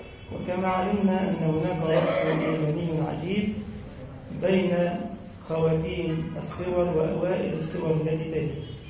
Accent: Egypt; اللهم أمن بلدنا مصر الفتن ما ظهر منها وما بطن

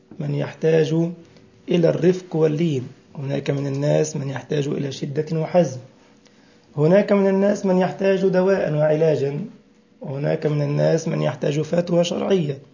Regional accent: Egypt; يعني أوتوبيس صغير كده عندنا في مصر

